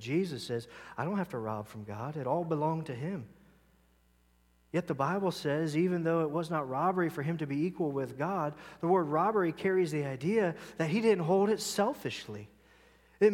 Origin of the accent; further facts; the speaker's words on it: Ohio, United States; Now, I know I'm from Ohio, but that doesn't make much sense.